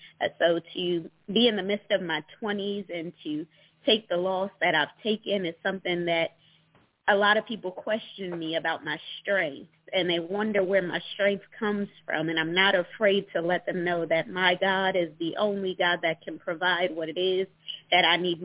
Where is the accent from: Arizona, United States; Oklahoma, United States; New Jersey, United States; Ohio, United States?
New Jersey, United States; Red Bank; moved away as an adult; now in Columbia, United States; I am 25 years old, born and raised in Red Bank, New Jersey, but now I reside in Columbia, Maryland.